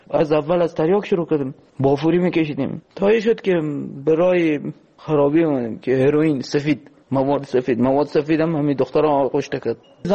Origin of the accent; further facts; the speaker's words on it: Afghanistan; moved away; ما الان نزدیک 3 سال و نیم همینجه، از روزی که از افغانستان آمدیم